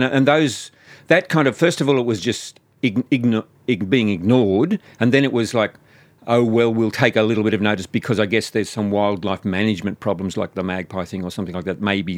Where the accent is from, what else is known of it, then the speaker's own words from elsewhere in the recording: New South Wales, Australia; it was on the urban birds of my hometown in New South Wales.